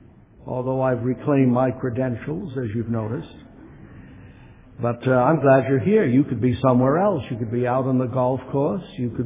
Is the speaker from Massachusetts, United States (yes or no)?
yes; Lexington, Massachusetts, United States; also born or lived in Arlington; I was born in Arlington. How many of you are from Arlington? Ah, there. And there's no plaque, by the way, at the house where I was born, so don't look for it. And I grew up in Lexington.